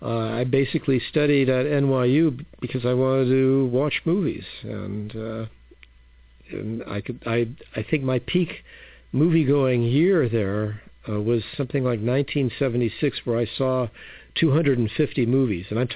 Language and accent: English; Los Angeles, California, United States; I mean, I grew up in Los Angeles, and I loved movies